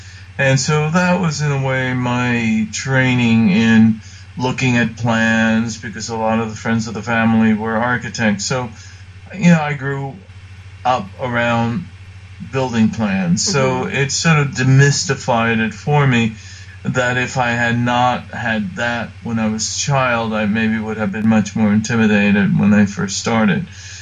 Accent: Cuba; now in United States; I come from Cuba. My family moved to the U.S. as refugees in 61.

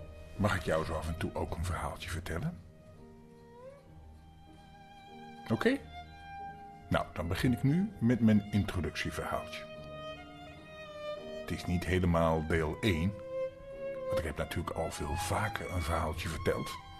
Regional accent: Zeeland, Netherlands; Want ik kom uit Zeeland.

